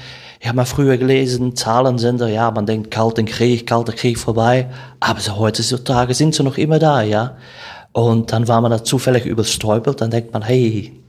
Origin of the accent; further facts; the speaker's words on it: Belgium; aber war nicht richtig bestimmt auf Belgien, meine Heimat zu finden.